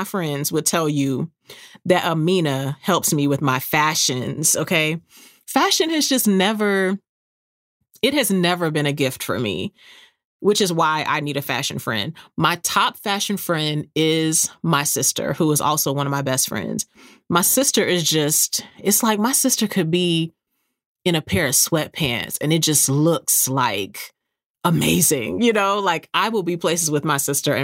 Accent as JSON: {"language": "English", "town": "San Antonio", "region": "Texas", "country": "United States", "tie": "born or raised there", "said": "Like, my hometown is San Antonio."}